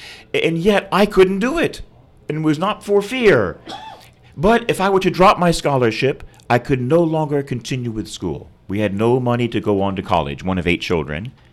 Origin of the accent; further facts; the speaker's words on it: Florida, United States; And I love boats. I'm from Florida. I love the water. I love sea. I love the boats.